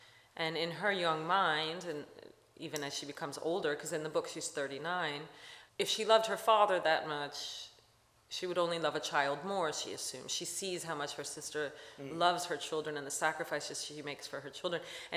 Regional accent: Stamford, Connecticut, United States; the house of my best friend growing up in Stamford, Connecticut, which was a place that I was at all the time

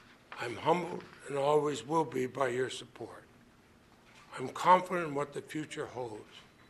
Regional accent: Montpelier, Vermont, United States; But I want to announce that here at home, just a few yards from where I grew up in Montpelier.

